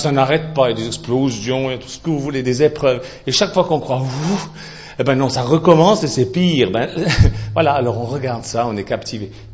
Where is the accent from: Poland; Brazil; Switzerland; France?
Switzerland; Je dis ça, je m'en fous, je suis suisse, c'est pas moi qui ai voté.